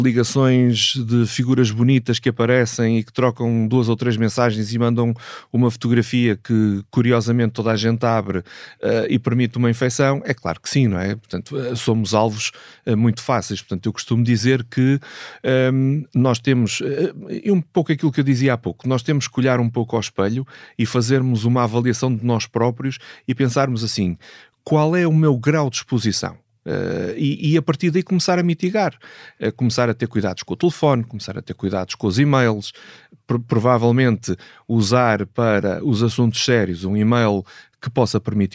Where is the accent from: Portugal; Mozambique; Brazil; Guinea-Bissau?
Portugal; enquanto português, enquanto fervoroso adepto desta grande nação